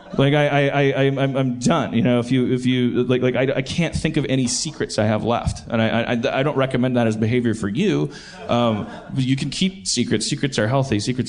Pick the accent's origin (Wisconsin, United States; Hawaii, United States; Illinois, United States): Wisconsin, United States; Milwaukee; accent: Milwaukee; Would you hear my little Milwaukee accent? Most of the time, Pittsburgh's bringing it out of me.